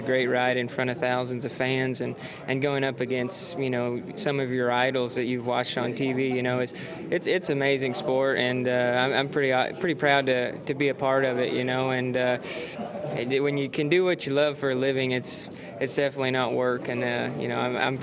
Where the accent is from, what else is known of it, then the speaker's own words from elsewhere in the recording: Walla Walla, Washington, United States; I'm from Walla Walla, Washington, and I'm 19 years old.